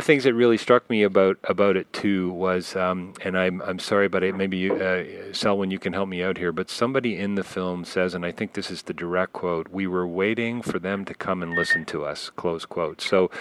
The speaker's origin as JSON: {"language": "English", "country": "Canada", "said": "as a Canadian, just so you know, I'm going to be 50 next week."}